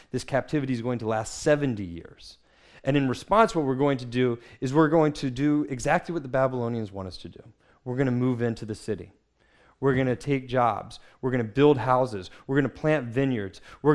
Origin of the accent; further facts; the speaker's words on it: United States; In my marriage, my wife is Scottish and I'm American, which means that we speak two different languages.